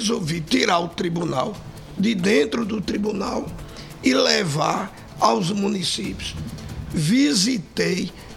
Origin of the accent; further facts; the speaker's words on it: Princesa Isabel, Paraíba, Brazil; paraibana, especificamente a de Princesa Isabel.